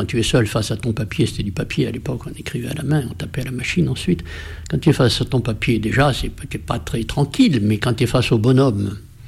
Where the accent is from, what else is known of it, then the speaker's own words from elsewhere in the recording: France; nous sommes français, nous parlons français.